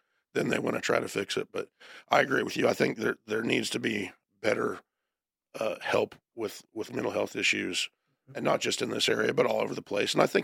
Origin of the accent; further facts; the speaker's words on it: Florida, United States; because I'm not from here. I'm from Florida originally. You know, that's where all my family's from.